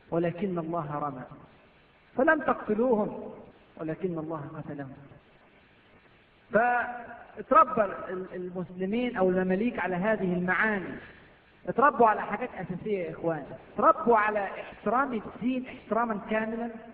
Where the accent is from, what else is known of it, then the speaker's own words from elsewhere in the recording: Egypt; في ناس كتير ما يعرفوش عندنا في مصر